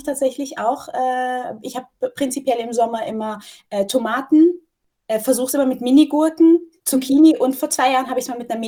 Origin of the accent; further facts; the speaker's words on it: Cologne, North Rhine-Westphalia, Germany; Und ja, genau, ich bin kölsche Mädchen.